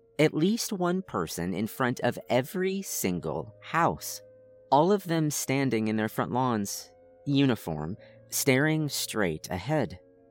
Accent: Ohio, United States; moved away as an adult; also born or lived in Washington, D.C.; now in Florida, United States; after having spent most of my younger years being raised and educated in Ohio, I struck out on my own. After 5 years in DC and almost 1 year in Florida, I've been relatively happy with my choices. But I do miss Ohio in the fall time

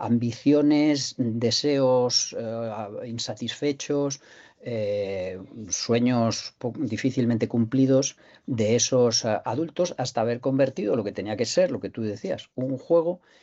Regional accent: Santa Cruz de Tenerife, Canary Islands, Spain; me acordaba de cuando yo era niño. Yo me crié en Santa Cruz de Tenerife.

